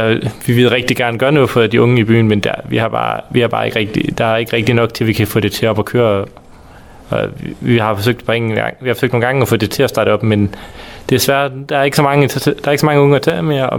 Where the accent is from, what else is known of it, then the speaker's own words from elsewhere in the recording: Frederikshavn, North Denmark Region, Denmark; jeg er jo født og opvokset i Frederikshavn, men jeg fandt så en kæreste, der boede i Jørgen, og jeg flyttede så hjem til hende.